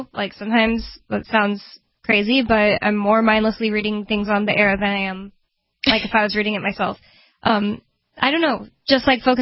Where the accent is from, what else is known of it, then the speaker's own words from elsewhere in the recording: Texas, United States; I've known many people with that name growing up in Texas, like in my high school and stuff.